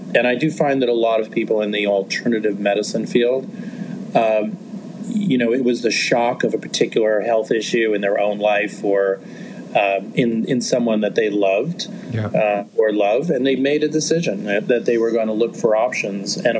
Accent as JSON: {"language": "English", "region": "New York", "country": "United States", "tie": "born or raised there", "said": "So I grew up in New York. My office right now is about a block away from where I was born."}